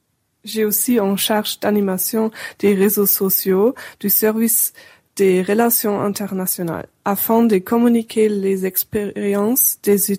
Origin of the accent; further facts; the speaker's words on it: Hamburg, Germany; French is a second language; moved away as an adult; now in Limoges, France; j'ai 23 ans et je viens d'Hambourg. C'est la deuxième plus grande ville d'Allemagne.